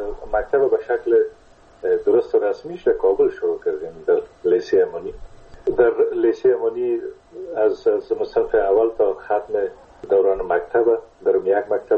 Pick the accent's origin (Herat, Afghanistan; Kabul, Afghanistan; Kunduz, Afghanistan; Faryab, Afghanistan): Kunduz, Afghanistan; born there; در قندوز در اون زمانی که ما به دنیا آمدم، پدرم در اسپینزر قندوز مصروف ایفای وظیفه بوده و در اون زمان البته تا سنای 3 سالگی ما در قندوز بودیم